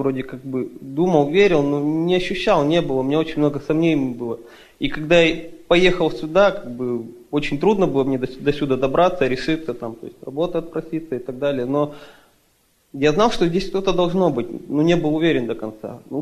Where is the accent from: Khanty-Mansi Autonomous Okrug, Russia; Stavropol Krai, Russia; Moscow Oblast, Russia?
Khanty-Mansi Autonomous Okrug, Russia; Surgut; я из России, город Сургут.